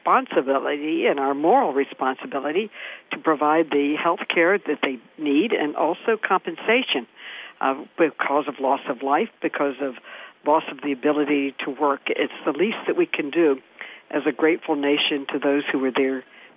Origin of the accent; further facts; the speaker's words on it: New York, United States; Whenever I meet anyone from another state and they know I'm from New York, they have to tell me